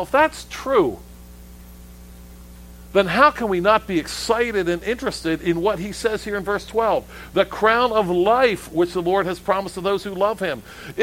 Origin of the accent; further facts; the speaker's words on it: United States; born there; I was born here in America.